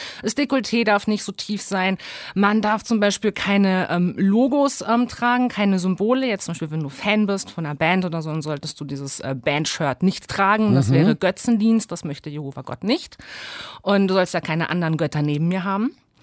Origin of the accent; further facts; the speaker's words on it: Bavaria, Germany; Ich bin im stockkonservativen Bayern, in Franken aufgewachsen. Weil meine Eltern haben Berlin verlassen, als es darum ging, eine Familie zu gründen.